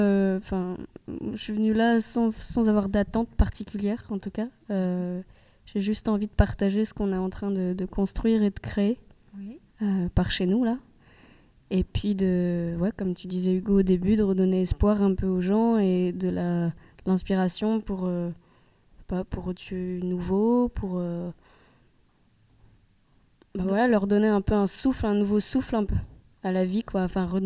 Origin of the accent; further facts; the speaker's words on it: Caen, Normandy, France; j'ai 21 ans, je suis de Caen, enfin je suis née à Caen plutôt, pour redire un peu mes origines, enfin de là où je viens.